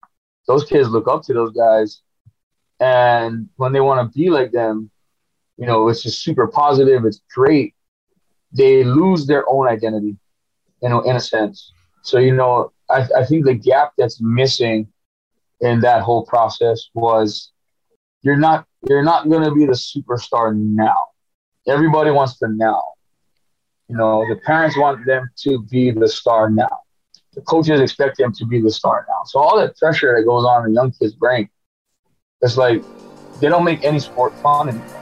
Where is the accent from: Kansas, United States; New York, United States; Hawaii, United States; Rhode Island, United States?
Hawaii, United States; I'm born and raised in Hawaii.